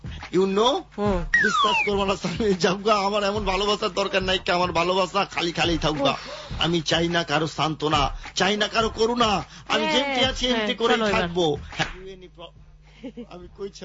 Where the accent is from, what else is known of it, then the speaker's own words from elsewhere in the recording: Dhaka, Dhaka Division, Bangladesh; first language Dhakaiya Bengali; আমি ঢাকাইয়া আমি ঢাকাইয়া ভাষা আমার মাতৃভাষা